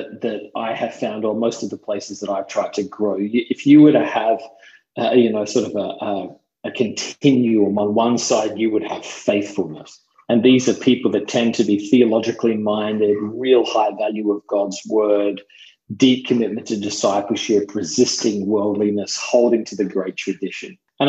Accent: Adelaide, South Australia, Australia; moved away as an adult; I'm originally from Adelaide, South Australia. So I lived in Australia till I was 20.

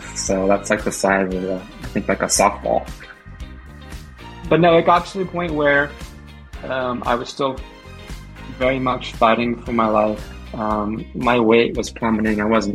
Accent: San Diego, California, United States; So I was lucky enough to grow up near or right on the beach in my formative years, my childhood years.

